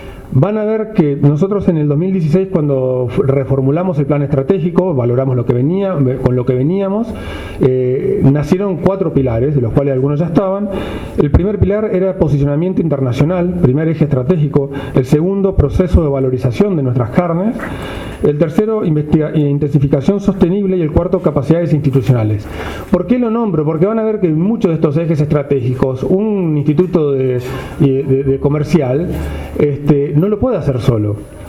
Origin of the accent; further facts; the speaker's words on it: Uruguay; como uruguayo no le tengo absolutamente miedo ninguno